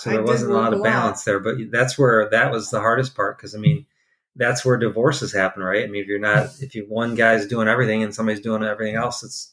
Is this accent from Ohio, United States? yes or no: yes; Toledo, Ohio, United States; we grew up in the Toledo area and our whole family was here. So for us to move away 7 hours to Rochester, New York by ourselves was a big deal.